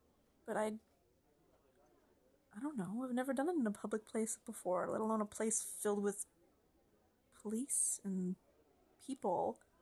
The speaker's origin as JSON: {"language": "English", "town": "Vancouver", "region": "British Columbia", "country": "Canada", "said": "I'm from Vancouver. I know, I should be the one wearing yoga pants."}